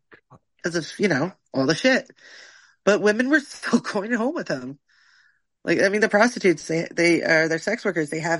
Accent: Wappingers Falls, New York, United States; also born or lived in Poughkeepsie; I was born in Poughkeepsie, raised in Wappingers, so it's like just north or just south of Poughkeepsie.

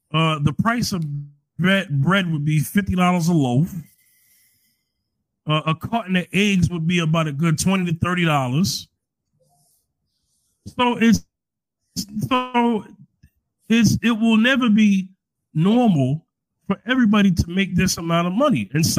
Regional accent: New York, United States; I'm from New York.

